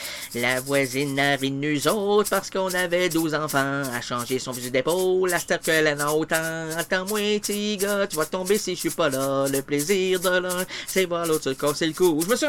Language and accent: French; Quebec, Canada; Non, non, mais moi, je suis un Québécois